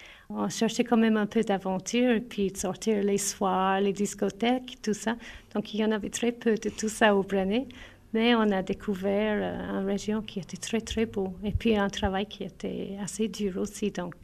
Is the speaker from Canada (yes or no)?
no; Ireland; now in La Chaux-de-Fonds, Switzerland; je viens d'Irlande et ça fait 29 ans la première fois que je suis venue en Suisse. J'ai deux enfants, j'habite à La Chaux-de-Fonds maintenant, mais j'ai habité au Brenet, au Locle, au Prévost.